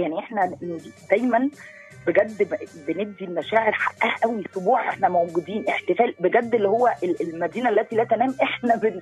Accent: Alexandria, Alexandria Governorate, Egypt; مش عشان انا اسكندرانية، الناس عندنا بتشيل بعض.

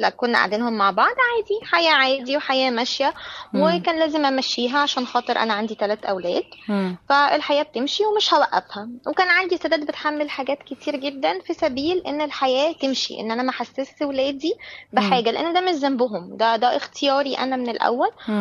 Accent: Egypt; moved away as an adult; now in Cairo, Egypt; انا مش من القاهره، انا من بلد تانية، اوكي، من محافظه تانية. جينا من فتره مثلا سنه 2017 نقلنا القاهره بسبب ان المدارس عندنا في المحافظه بتاعتي مش كويسه قوي

